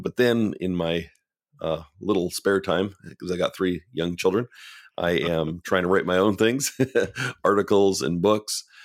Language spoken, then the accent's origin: English; Canada; I grew up in Canada.